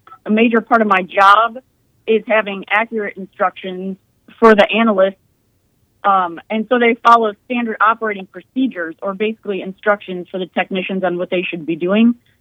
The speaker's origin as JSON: {"language": "English", "region": "Illinois", "country": "United States", "moved": "yes", "lives_now": "Kansas, United States", "said": "I was born in Illinois, so I came from there, from the Chicago area, and we moved to Kansas."}